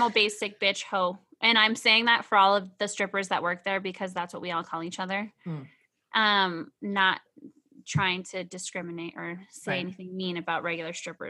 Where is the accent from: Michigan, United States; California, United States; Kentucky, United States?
Michigan, United States; Well, I'm from Michigan and I love all the mass holes.